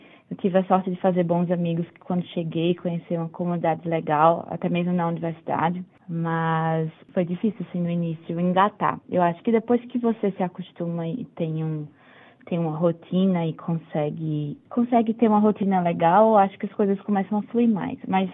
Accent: João Pessoa, Paraíba, Brazil; now in Australia; Eu sou de João Pessoa, na Paraíba, e eu sempre tive essa vontade de estudar fora.

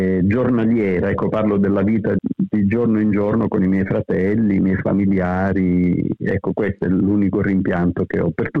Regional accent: Palermo, Sicily, Italy; born there; Io sono nato a Palermo perché la mia famiglia, da parte di mia madre, erano tutti palermitani, da parte di mio padre erano tutti misseni di Caltanissetta.

